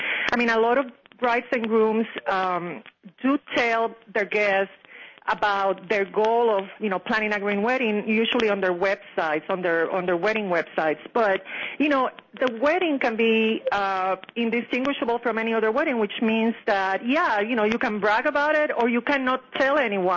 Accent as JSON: {"language": "English", "country": "Puerto Rico", "also_born_or_lived": "Los Angeles", "said": "I'm from Puerto Rico, so I had a small wedding in Puerto Rico for my relatives there, and then I had a big party for my friends in California when I used to live in L.A."}